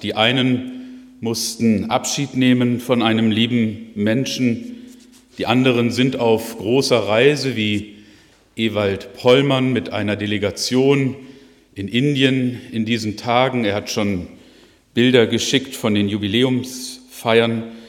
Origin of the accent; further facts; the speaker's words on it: Altenau, Lower Saxony, Germany; Für ein paar Tage konnte ich mein Heimatdorf Altenau im Oberharz besuchen.